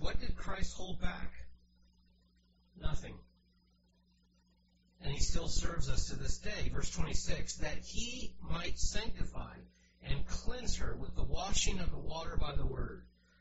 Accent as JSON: {"language": "English", "town": "Cincinnati", "region": "Ohio", "country": "United States", "tie": "born or raised there", "said": "I've recounted my experience growing up in Cincinnati and the numbers there."}